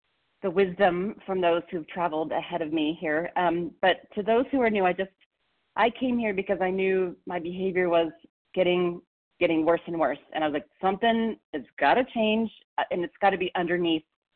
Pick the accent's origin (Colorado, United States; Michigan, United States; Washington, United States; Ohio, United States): Colorado, United States; from Colorado.